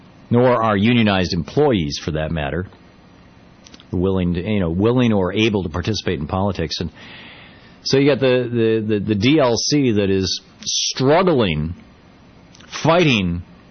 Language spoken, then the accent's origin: English; United States; as an American in the United States, we hear in the mainstream media almost nothing about Canadian politics